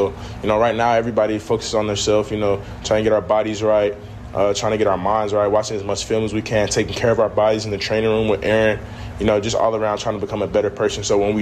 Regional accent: Texas, United States; Like I said, I'm from Texas. It's good being back down here.

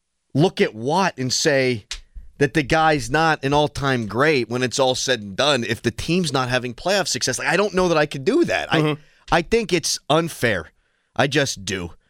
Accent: London, United Kingdom; now in United States; if I went back home, I'd just fold back in and I'd be like a London 6.

